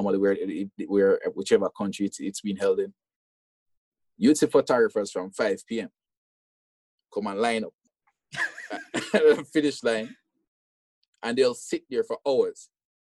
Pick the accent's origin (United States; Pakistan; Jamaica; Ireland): Jamaica; As a Jamaican, I kind of felt